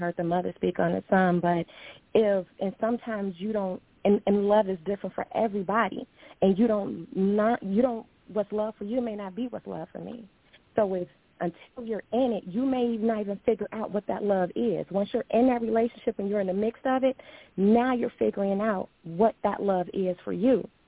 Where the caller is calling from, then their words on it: Atlanta, Georgia, United States; Peace and love. … I am calling from Atlanta, Georgia.